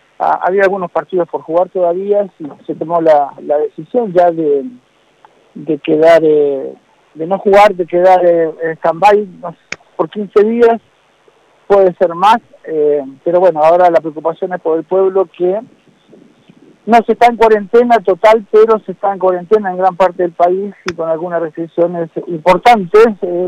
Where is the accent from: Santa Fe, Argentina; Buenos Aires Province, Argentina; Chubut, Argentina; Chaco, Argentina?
Buenos Aires Province, Argentina; Morón; en realidad yo nací en Morón, que es al lado, ¿no?